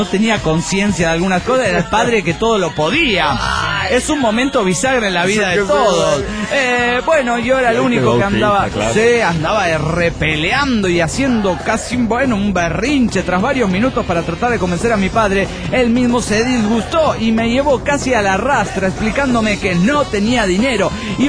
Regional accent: Nuevo Laredo, Tamaulipas, Mexico; de Nuevo Laredo, México.

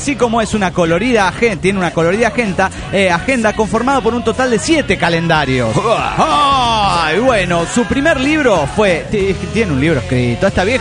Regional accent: Mexico City, Mexico; now in Venezuela; soy de México, DF, o sea, Chilangolandia. Y estoy viviendo en contra de mi voluntad en Venezuela

